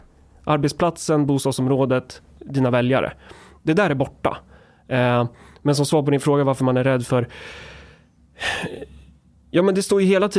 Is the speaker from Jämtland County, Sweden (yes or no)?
no; Örebro County, Sweden; för jag är från Närke.